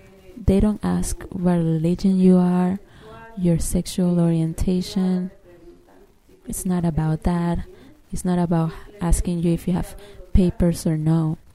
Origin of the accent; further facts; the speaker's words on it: Guadalajara, Jalisco, Mexico; English is a second language; I am from Guadalajara, Jalisco, Mexico. And as I always say, the land of mariachi and the tequila.